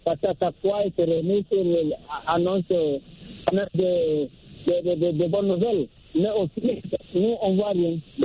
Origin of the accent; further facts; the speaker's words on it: Guinea; de la Guinée, mon pays d'origine